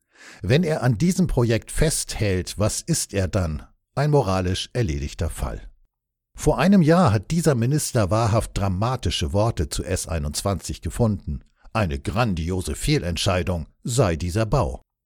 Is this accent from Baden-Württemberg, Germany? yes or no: yes; Baden-Württemberg, Germany; für den ich mich als Schwabe schäme.